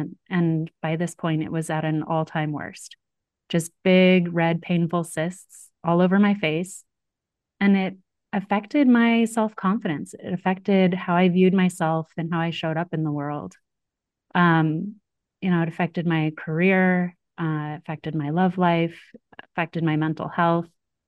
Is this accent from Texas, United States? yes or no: no; Sedona, Arizona, United States; she and I were childhood friends, best friends growing up. We grew up in Sedona, Arizona.